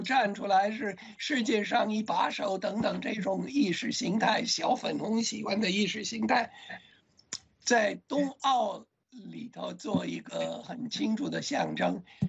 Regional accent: United States; 中国的老百姓的日常生活的价值观跟我们美国人没有两样的

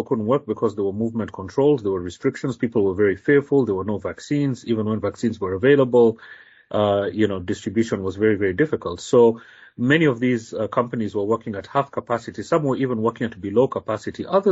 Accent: Kenya; as a child growing up in Kenya

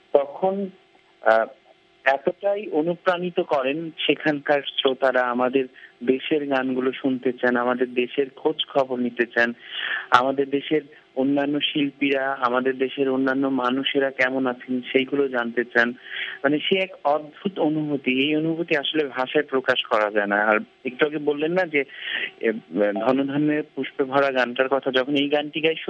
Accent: Bangladesh; আর যেখানেই আমরা যাই না কেন, আমরা যেন না ভুলি আমরা বাংলাদেশি, আমরা বাঙালি, আমাদের নিজস্ব সংস্কৃতিকে ধারণ করে যেন আমরা চলতে পারি।

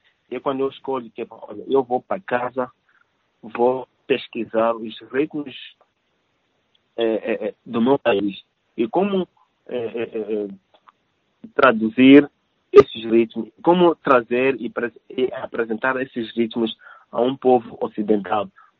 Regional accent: Mozambique; now in Helsinki, Finland; Eu e o Nelo e Zildo, somos moçambicanos. Eu estou vivendo aqui em Helsinki.

